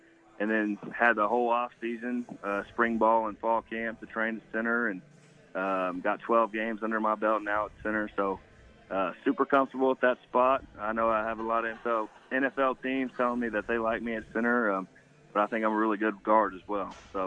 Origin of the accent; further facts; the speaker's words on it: Tyler, Texas, United States; obviously I'm from Tyler, was born and raised there. All my family's in Texas